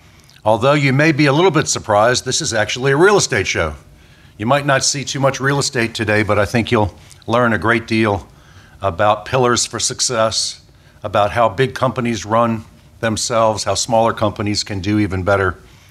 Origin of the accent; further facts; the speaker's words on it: Smithfield, Virginia, United States; I'm from Smithfield, and I went to Hampton Roads Academy